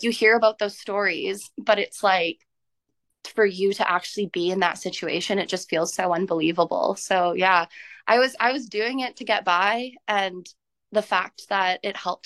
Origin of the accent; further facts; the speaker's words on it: Hamilton, Ontario, Canada; now in Niagara, Canada; So I'm from Hamilton, Ontario originally, but I've been living in the Niagara region for about 2 years now. So I consider Niagara my hometown right now. But yeah, I grew up in Hamilton